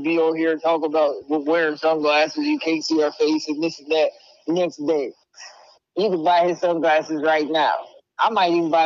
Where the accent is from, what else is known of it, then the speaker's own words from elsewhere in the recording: Chicago, Illinois, United States; I'm from Chicago, baby.